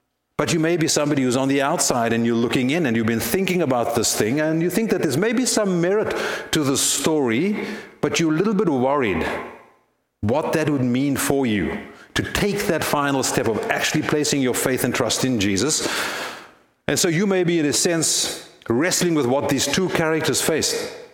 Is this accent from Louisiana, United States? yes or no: no; New York, United States; accent: New York; Okay, with my New York accent, what's going on here?